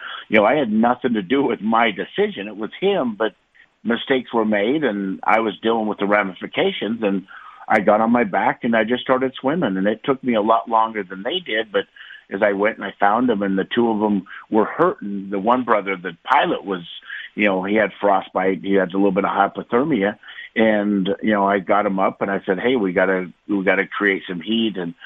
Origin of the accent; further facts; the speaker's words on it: United States; And being an American, they don't want you to win.